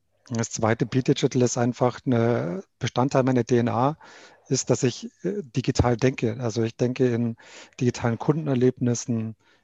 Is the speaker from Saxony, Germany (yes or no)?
no; Berg bei Neumarkt, Bavaria, Germany; Also aufgewachsen bin ich in Berg bei Neumarkt